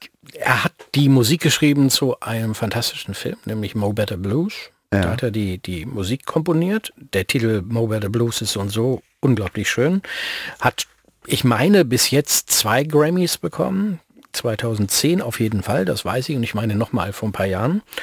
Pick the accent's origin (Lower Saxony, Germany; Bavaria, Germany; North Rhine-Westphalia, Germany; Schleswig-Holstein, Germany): Lower Saxony, Germany; Ja, wir Niedersachsen, sturmfest und erdverwachsen, das ist so.